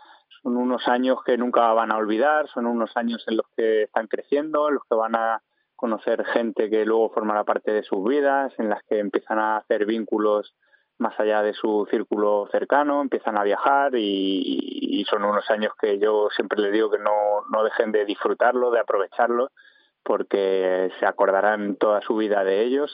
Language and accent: Spanish; Marbella, Andalusia, Spain; Ahora estoy trabajando en el Marbella Cycling Weekend, que será un campus aquí en mi tierra.